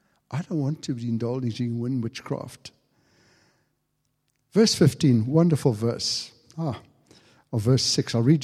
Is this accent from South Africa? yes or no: yes; South Africa; now in England; Very briefly, Dot and I came from South Africa to England